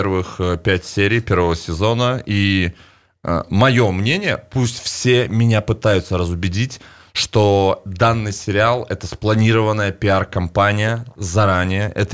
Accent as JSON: {"language": "Russian", "country": "Belarus", "said": "Ну, как мы белорусы?"}